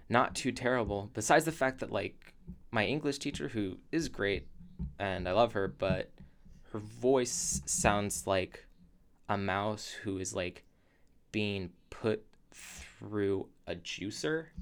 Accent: Roseville, California, United States; I am grew up in Roseville, California, which is kind of a it's a suburb of Sacramento.

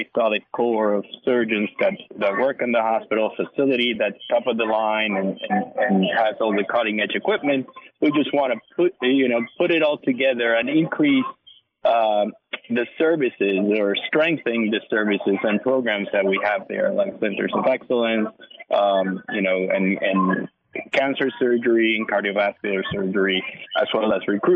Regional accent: San Juan, Puerto Rico; moved away as an adult; now in Long Island, United States; So first, I grew up in San Juan, Puerto Rico, and then came to Long Island to do my vascular surgery training.

